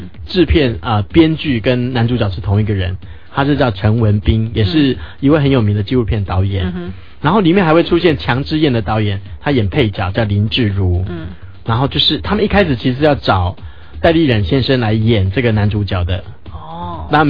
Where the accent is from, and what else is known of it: Taiwan